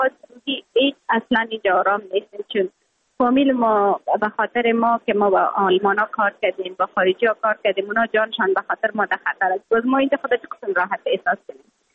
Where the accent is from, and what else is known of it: Afghanistan